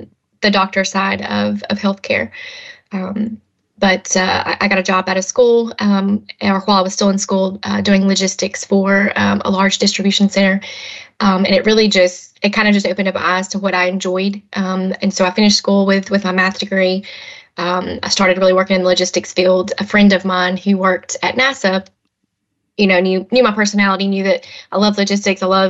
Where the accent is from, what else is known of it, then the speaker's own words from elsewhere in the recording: Alabama, United States; accent: Alabama; So I am born and raised in Alabama. I know the accent probably gives me away. and I went to school at UAH in Huntsville.